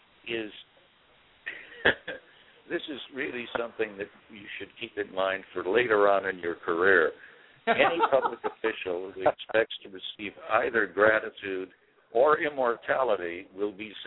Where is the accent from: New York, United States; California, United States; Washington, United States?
Washington, United States; if you go home to my home state today and ask anybody under 40 if they have ever heard of Scoot Jackson or Warren Magnuson